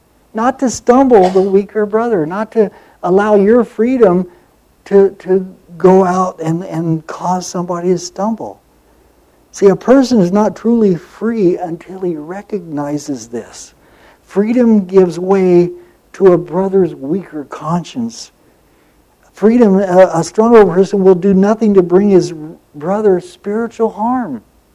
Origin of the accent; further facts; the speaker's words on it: Las Vegas, Nevada, United States; I grew up here in Las Vegas. I moved here when I was 9. I grew up in Las Vegas.